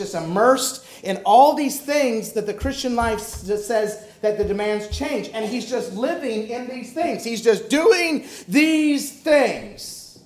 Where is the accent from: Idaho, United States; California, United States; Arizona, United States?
Idaho, United States; Twin Falls; So I'm growing up in Twin Falls, Idaho.